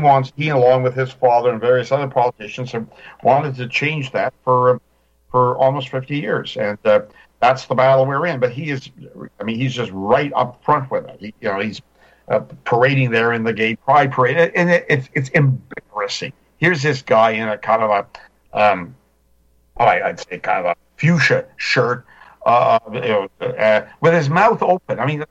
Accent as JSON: {"language": "English", "country": "Canada", "said": "I'm from Canada. I'm in the fire, forest fire country, actually, about 60, 70 miles south of it, in the interior of British Columbia."}